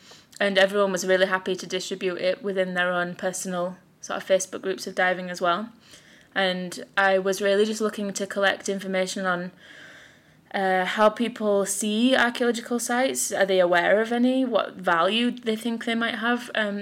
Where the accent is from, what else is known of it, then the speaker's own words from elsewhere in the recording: United Kingdom; now in Iceland; I'm a British citizen, but living in Iceland and have lived in Iceland for 7 years now.